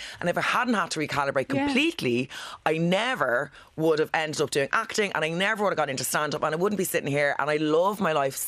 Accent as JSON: {"language": "English", "town": "Killiney", "region": "Leinster", "country": "Ireland", "tie": "born or raised there", "said": "So I grew up in Killiney. Mm-hmm. Went to Loretta Dawkey, very south side, D4, all that jazz, which I think was a big problem at the start because the accent was... can I say a handicap?"}